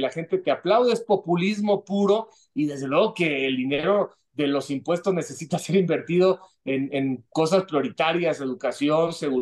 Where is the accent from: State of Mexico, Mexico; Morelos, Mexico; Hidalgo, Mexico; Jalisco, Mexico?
State of Mexico, Mexico; Ciudad Satélite; venían acá a la zona de Satélite en el Estado de México, de donde yo soy